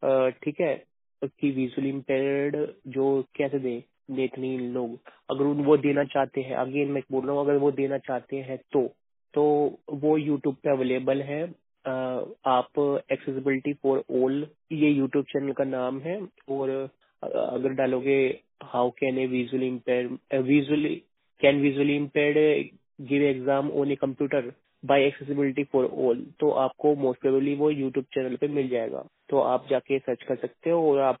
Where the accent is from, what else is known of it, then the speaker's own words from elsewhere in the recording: Delhi, India; मैं दिल्ली से हूँ